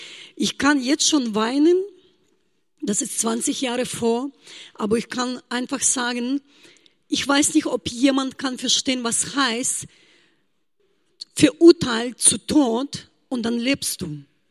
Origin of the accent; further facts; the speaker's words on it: Belarus; first language Russian; German is a second language; ich komme aus Weißrussland, meine Muttersprache ist Russisch.